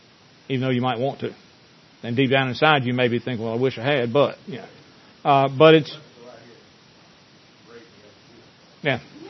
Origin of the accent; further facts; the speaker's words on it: Burlington, United States; It's just like when I was growing up in Burlington, there was a very large, and they called themselves Fundamentalist Baptist Church